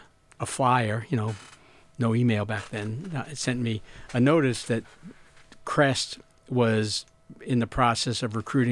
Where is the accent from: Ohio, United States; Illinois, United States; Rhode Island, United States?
Rhode Island, United States; now in Astoria, United States; We're both from Rhode Island.